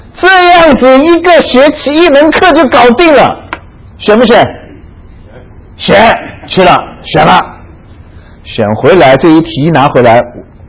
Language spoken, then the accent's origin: Chinese; China; 我们中国人就怕吃亏，对不对？